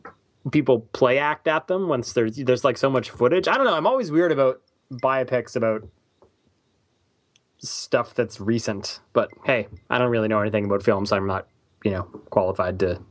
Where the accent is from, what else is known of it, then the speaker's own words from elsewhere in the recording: Canada; I'm Canadian